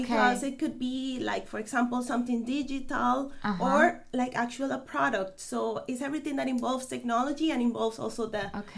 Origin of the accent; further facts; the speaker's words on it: San Jose, San José, Costa Rica; English is a second language; And I come from San Jose, Costa Rica, so across the ocean.